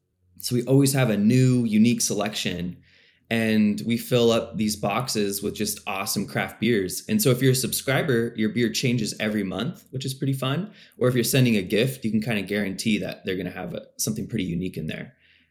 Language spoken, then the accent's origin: English; Puyallup, Washington, United States; Growing up in Puyallup, you know, you'd think you'd take a weekend trip up north sometime, but we never did. Seattle is pretty much as far as we ever explored.